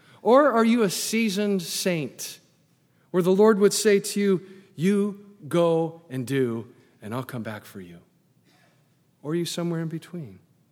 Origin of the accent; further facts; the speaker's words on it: United States; I'm an American and I'm proud of it.